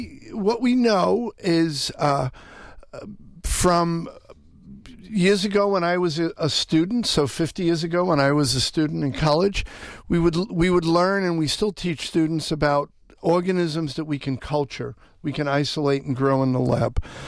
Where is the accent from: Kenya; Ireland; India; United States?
United States; New York City, New York; I'm from New York City, so that's my favorite analogy